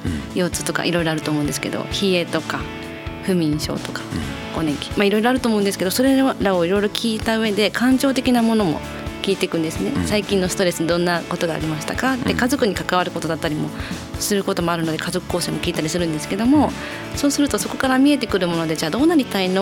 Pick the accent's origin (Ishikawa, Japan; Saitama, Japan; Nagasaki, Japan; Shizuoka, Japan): Shizuoka, Japan; Hamamatsu; はい、静岡県浜松市出身です。